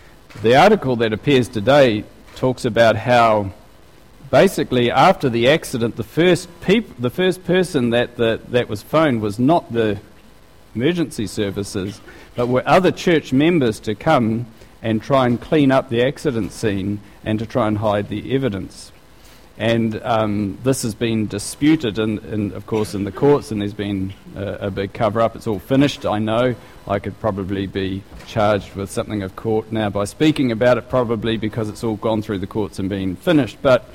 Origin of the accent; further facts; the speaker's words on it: Gisborne, New Zealand; Now, I'm from Gisborne and we can fit a lot of people in a car